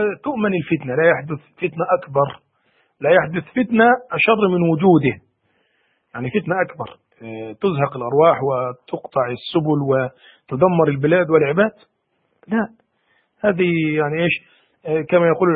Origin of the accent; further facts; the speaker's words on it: Egypt; عندنا في مصر بعض من يقوله